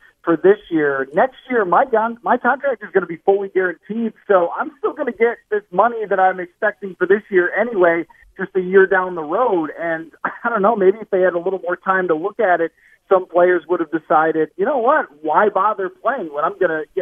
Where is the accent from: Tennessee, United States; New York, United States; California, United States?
New York, United States; Buffalo; Oh, Henry, I grew up in Buffalo, New York, man.